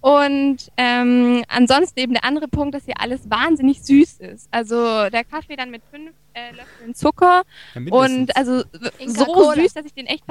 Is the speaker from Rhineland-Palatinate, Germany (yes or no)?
no; Munich, Bavaria, Germany; Ich bin aus München, auch aus Deutschland.